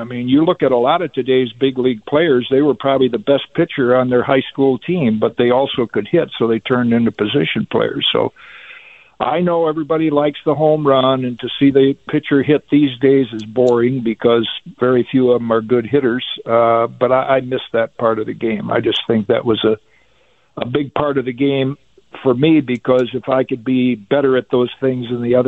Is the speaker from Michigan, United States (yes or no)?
yes; Michigan, United States; when I was a kid growing up in Michigan, on a Sunday afternoon, I could listen to 8 games.